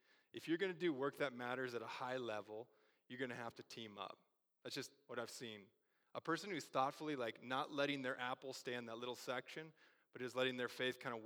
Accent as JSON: {"language": "English", "region": "Midwest", "country": "United States", "said": "I'm from the Midwest, some of you are from different places."}